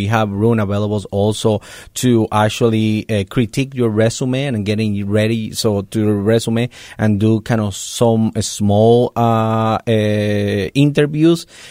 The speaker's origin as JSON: {"language": "English", "country": "Puerto Rico", "lives_now": "United States", "said": "I'm from Puerto Rico"}